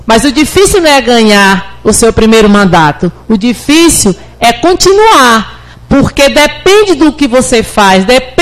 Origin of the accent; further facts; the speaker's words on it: São João dos Patos, Maranhão, Brazil; Tenho uma família pequena, porque sou do São João dos Patos, Maranhão.